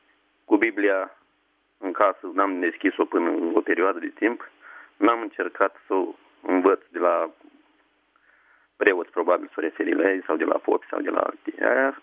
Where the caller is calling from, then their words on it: Piatra Neamț, Neamț County, Romania; Am ascultat-o pe doamnă din Grecia, sunt de la Piatra Neamț.